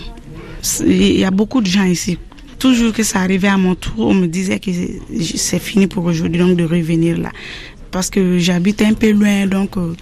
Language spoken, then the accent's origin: French; Mali; Je suis malienne.